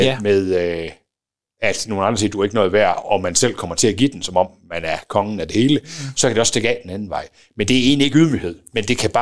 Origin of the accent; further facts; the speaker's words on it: West Jutland, Denmark; jeg også kunne tænke det som dansker eller vestjyde